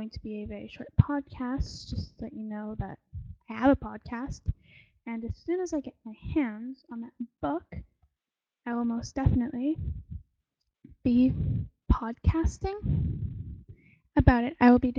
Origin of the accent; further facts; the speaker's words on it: Canada; Yes, I'm Canadian, which means I'll be saying Philosopher's Stone instead of Sorcerer's Stone.